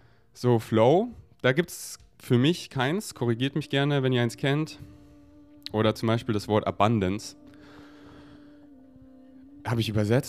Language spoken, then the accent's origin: German; Germany; accent: German; Weil früher war mein deutscher Akzent noch viel stärker und mein Englisch nicht ganz so on point